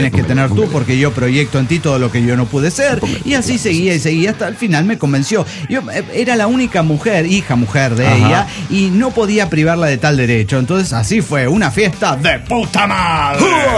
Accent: Chiapa de Corzo, Chiapas, Mexico; de Chiapas, de Corzo, México.

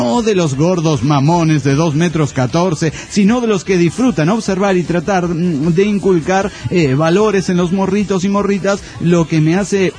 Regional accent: Santo Domingo, Distrito Nacional, Dominican Republic; de Santo Domingo, República Dominicana.

